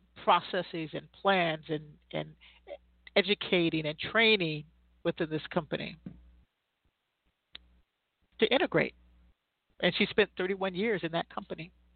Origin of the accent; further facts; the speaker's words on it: Illinois, United States; born there; If you're familiar with Chicago, I'm from Illinois. I was born in Illinois, so I'm very familiar with the Chicago Loop